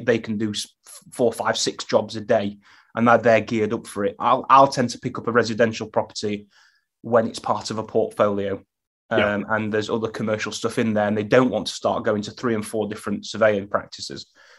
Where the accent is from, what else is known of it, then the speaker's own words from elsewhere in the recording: Sheffield, Yorkshire and the Humber, United Kingdom; So geographically, I live in Sheffield. I'm born and bred in Sheffield.